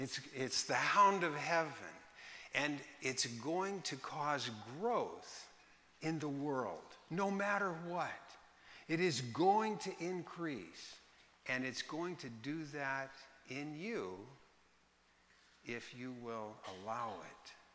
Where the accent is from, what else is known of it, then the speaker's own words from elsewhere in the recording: Portland, Oregon, United States; I grew up in Portland on a farm. At that time, out toward Gresham, we had 3 acres, and we had some cows and so forth.